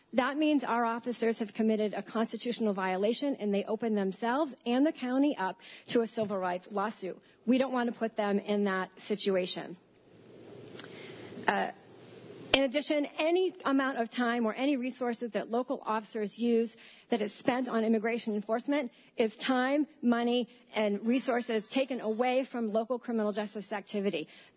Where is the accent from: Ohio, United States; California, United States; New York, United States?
New York, United States; Ithaca; I'm from Ithaca.